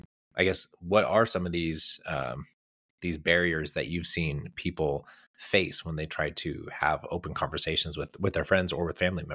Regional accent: Redlands, California, United States; I'm from Redlands in Southern California.

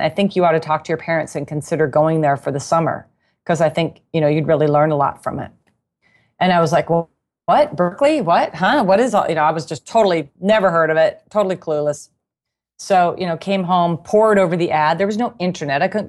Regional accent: Lakeville, United States; And I was like, I'm from Lakeville.

